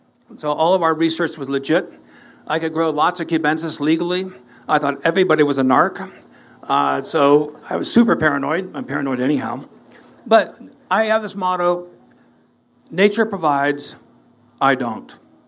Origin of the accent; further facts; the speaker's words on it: Ohio, United States; So, so growing up in Ohio, my brother John comes back from Yale